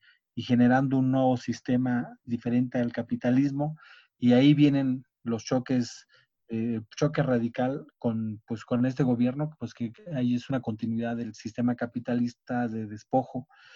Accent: San Cristóbal de las Casas, Chiapas, Mexico; Aquí en Chiapas, soy originario de Chiapas, de San Cristóbal de las Casas

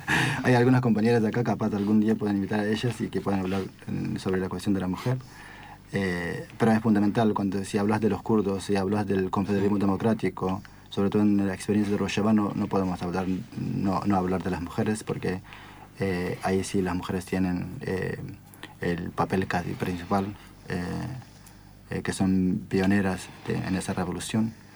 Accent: Turkey; de Turquía, y te digo, hasta los años 70 no había un liceo en la zona de Kurdistán

